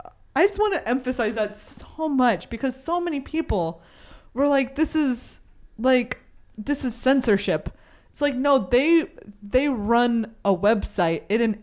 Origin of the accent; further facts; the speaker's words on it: Texas, United States; Like I said, I grew up in Texas. I also couldn't say iron for most of my life.